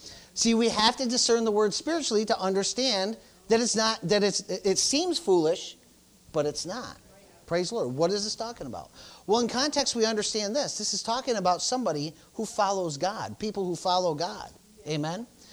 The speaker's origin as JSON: {"language": "English", "town": "Jamestown", "region": "New York", "country": "United States", "tie": "born or raised there", "said": "We grew up in Jamestown."}